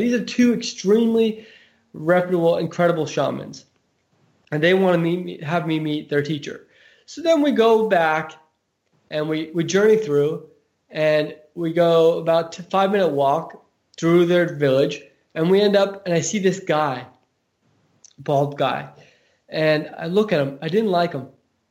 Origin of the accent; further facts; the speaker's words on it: California, United States; growing up in Silicon Valley? This is weird.